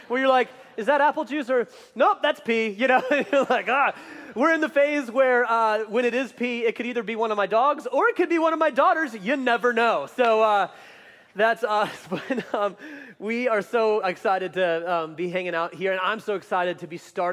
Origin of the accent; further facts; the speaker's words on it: the South, United States; Is it just because I grew up in the South and my parents are Christians?